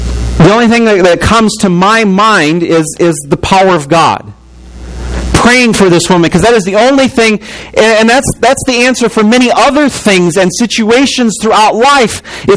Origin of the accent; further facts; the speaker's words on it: Illinois, United States; When I grew up in Illinois, we'd have very windy days once in a while.